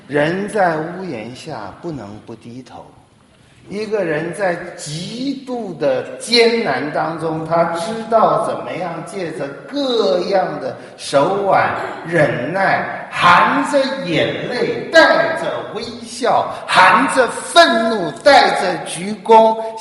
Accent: Taiwan; 台湾，我从台湾来，我觉得台湾真是一个很好的地方

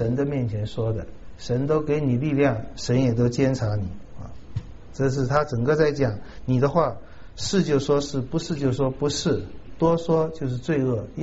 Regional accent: China; 我们中国人都常常是太会做戏了哈

